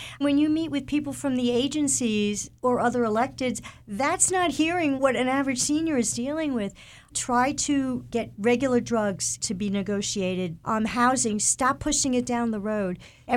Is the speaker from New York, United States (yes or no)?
yes; New York, United States; I come from New York. We called it rent stabilization.